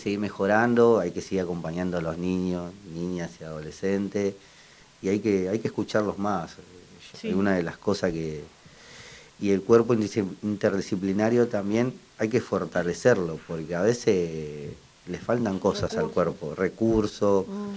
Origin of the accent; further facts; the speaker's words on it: Lanús, Buenos Aires Province, Argentina; soy de Monte Chingolo, Lanús.